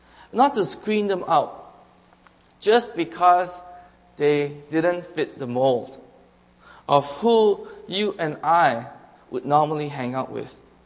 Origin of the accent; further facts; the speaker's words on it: Malaysia; I grew up in Malaysia. I was born and raised there. And if you know anything about Malaysia, it's pretty much just like Canada. It's a multicultural, multi-ethnic community.